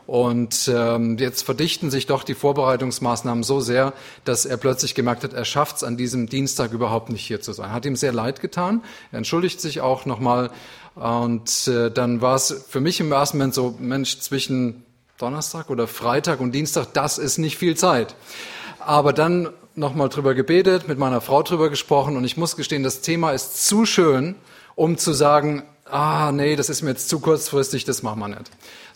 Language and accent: German; Rhineland-Palatinate, Germany; ich komme aus dem Westerwald, da liegen dialektal gewisse Unterschiede. Das schöne Schwäbisch beherrsche ich leider nicht